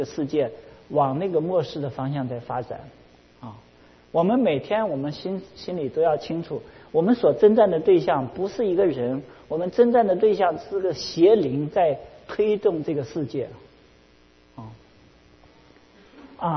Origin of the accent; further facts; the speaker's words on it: China; 我们中国人不是就是老是就是说那个就是这个列强来强就是强暴我们中国